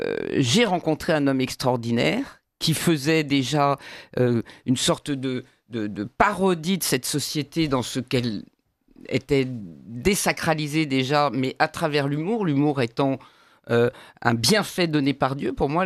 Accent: Lyon, Auvergne-Rhône-Alpes, France; born there; à Lyon en 1962

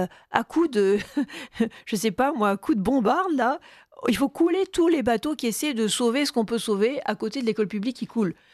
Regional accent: Manosque, Provence-Alpes-Côte d'Azur, France; moi, j'ai été élevée à Manosque, dans le sud-est de la France

